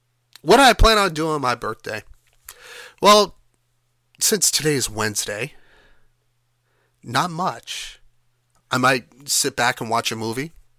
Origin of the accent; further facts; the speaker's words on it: Kingsburg, United States; now in Gig Harbor, United States; My hometown in Kingsburg, their zip code is 07734.